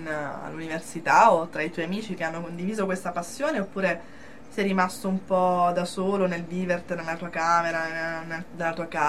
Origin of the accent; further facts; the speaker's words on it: Calabria, Italy; per la Calabria, perché si pensa a questo prossimo, si sa, se tsunami, maremoto, terremoto nelle mie parti